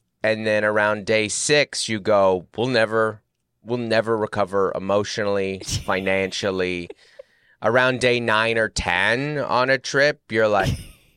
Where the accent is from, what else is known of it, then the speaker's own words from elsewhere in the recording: Washington, United States; So growing up in Washington State, the Puyallup Fair, especially South Puget Sound, where I'm from, is like a big thing.